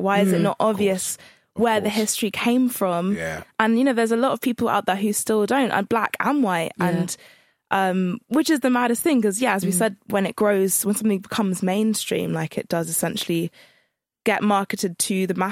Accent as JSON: {"language": "English", "region": "Channel Islands", "country": "United Kingdom", "tie": "born or raised there", "said": "I'm mixed race. I'm half Ghanaian, half British. And I grew up in the Channel Islands, which is a very, like, white area."}